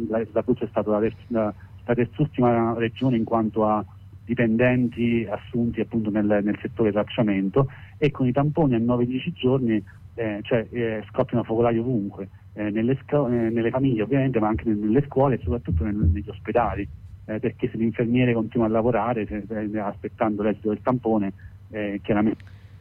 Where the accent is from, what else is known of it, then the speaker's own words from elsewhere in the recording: L'Aquila, Abruzzo, Italy; Noi siamo dell'Aquila, e invece, insomma, siamo gli abitanti dell'Abruzzo di un'area interna, di un'area appenninica